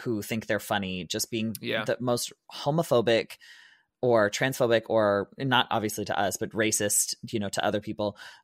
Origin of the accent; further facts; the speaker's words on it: Canada; but I'm a Canadian. As a Canadian, you never want to be mistaken as an American.